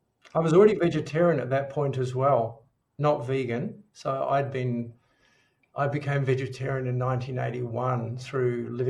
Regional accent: New Zealand; now in Melbourne, Australia; I grew up in New Zealand. I live in Melbourne, Australia now. I've lived in four countries and six or seven cities

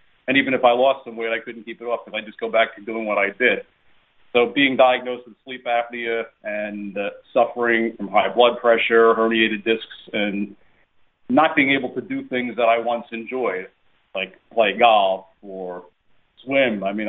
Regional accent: New York, United States; I was an only child. I grew up in a family with a lot of great food. We were Italian-American growing up in New York, and everybody was literally an amazing cook.

